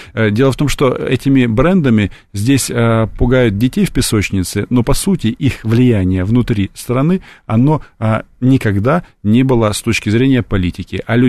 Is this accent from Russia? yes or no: no; Kyiv, Ukraine; first language ru; я русскоязычный из Киева